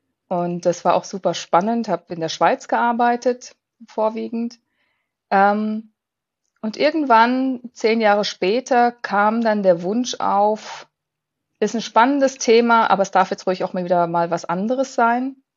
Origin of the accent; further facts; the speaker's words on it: Freiburg, Baden-Württemberg, Germany; also born or lived in Ivory Coast; Ja, also ich komme aus Freiburg erstmal, und was mich fürs Leben geprägt hat, war meine Kindheit an der Elfenbeinküste. Da bin ich in die Grundschule gegangen